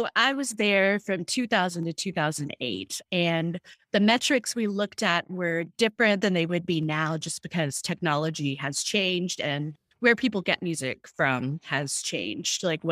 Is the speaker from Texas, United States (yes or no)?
yes; Texas, United States; which I'm not, I'm from Texas, but I was like the interloper in the friend group.